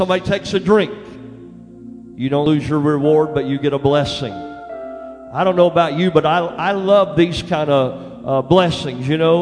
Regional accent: Oklahoma, United States; I grew up in Western Oklahoma. I grew up in the country. My dad was pastor, and he's still living.

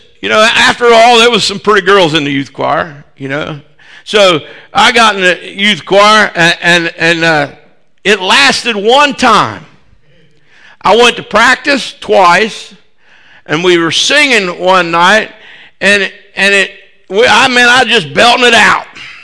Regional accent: Marietta, United States; The church I grew up in Marietta

